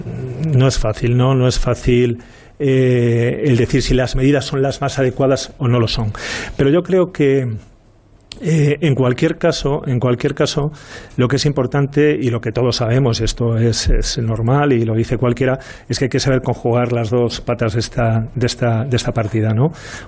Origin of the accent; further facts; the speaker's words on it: Castile and León, Spain; Yo quiero lo mejor para cualquier territorio, para Castilla, evidentemente, pero los leoneses no somos castellanos, ni los castellanos son leoneses.